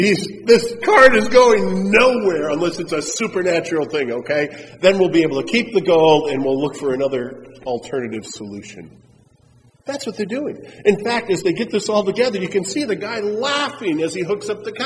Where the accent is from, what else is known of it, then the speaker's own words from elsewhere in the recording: Wisconsin, United States; See, I'm from Wisconsin, so I know the appropriate animal sounds to make.